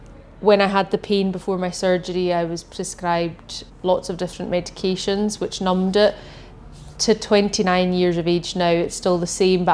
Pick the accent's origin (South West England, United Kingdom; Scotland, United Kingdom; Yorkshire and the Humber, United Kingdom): Scotland, United Kingdom; Isle of Lewis; I'm originally from the Isle of Lewis, moved to Glasgow when I was 19 to study